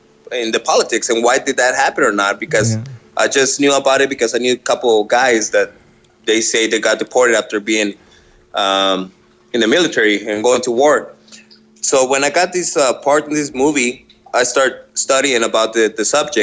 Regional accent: Tijuana, Baja California, Mexico; I was born and raised in Tijuana.

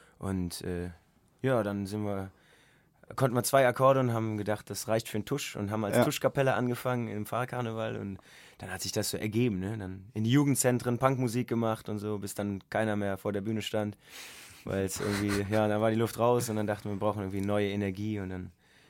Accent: North Rhine-Westphalia, Germany; accent: Kölsch; Aber wenn wir so zusammensitzen, dann merkt man schon immer wieder, dass der ein oder andere Satz Kölsch dabei ist.

